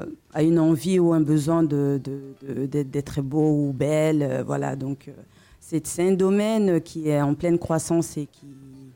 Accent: France; now in Côte d'Ivoire; Bon, moi, je suis franco-ivoirienne, en fait. Je suis née en Côte d'Ivoire, mais j'ai grandi en Europe.

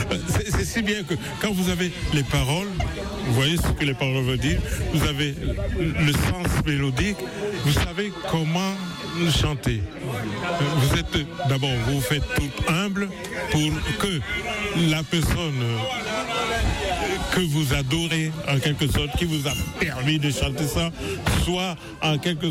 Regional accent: Douala, Littoral, Cameroon; born there; parce que je sais chanter de makossa, je suis né à Douala.

